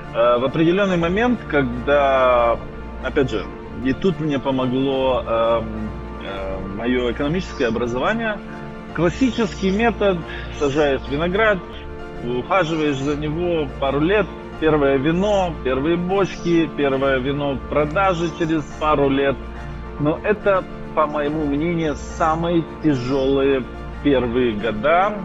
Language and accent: Russian; Cricova, Chișinău, Moldova; Я сам родом из Крикова.